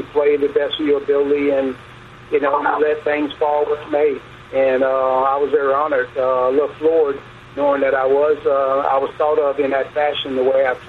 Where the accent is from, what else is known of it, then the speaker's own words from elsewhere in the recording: Florida, United States; I used to freeze my butt off because I'm from Florida. I grew up in Florida.